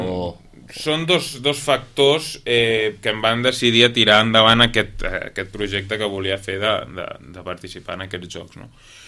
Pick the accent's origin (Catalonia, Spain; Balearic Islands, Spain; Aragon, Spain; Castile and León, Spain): Catalonia, Spain; Vilafranca; reprendre el món de la natació quan era jovenet al club del meu poble a Vilafranca